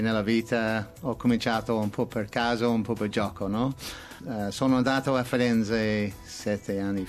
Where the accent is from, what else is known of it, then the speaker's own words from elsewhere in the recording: Ireland; Italian is a second language; Nonostante sono irlandese